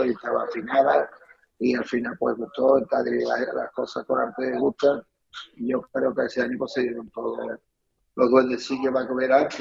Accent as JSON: {"language": "Spanish", "region": "Andalusia", "country": "Spain", "said": "lo que somos andaluces y que tenemos una tierra que es muy grande"}